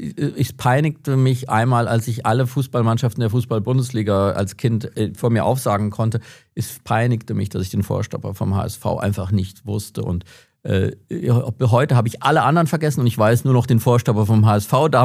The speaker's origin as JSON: {"language": "German", "town": "Schlitz", "region": "Hesse", "country": "Germany", "tie": "born or raised there", "said": "in meiner Heimatstadt Schlitz viermal im Jahr die gesamte Stadt von amerikanischen Manövern besiedelt wurde. Und für mich war das die absolute Selbstverständlichkeit, eben Englisch zu lernen mit amerikanischen GIs"}